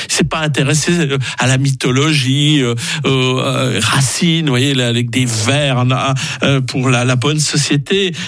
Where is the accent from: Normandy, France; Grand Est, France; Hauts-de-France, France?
Hauts-de-France, France; Douai; born there